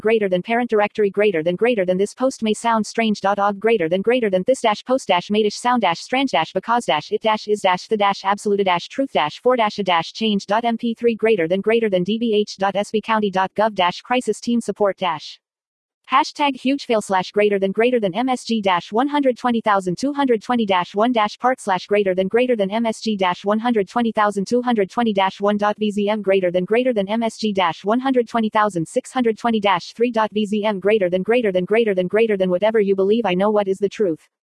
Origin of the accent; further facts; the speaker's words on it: San Bernardino, California, United States; born there